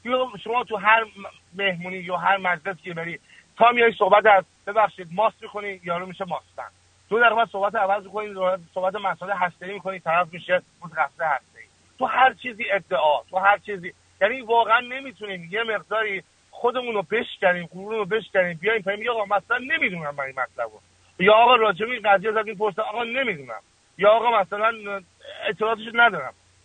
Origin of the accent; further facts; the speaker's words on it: Iran; ما ایرانی هستیم.